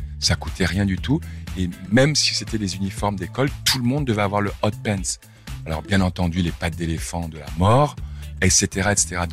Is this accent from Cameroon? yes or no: yes; Cameroon; Mon enfance au Cameroun, on n'avait pas la télé.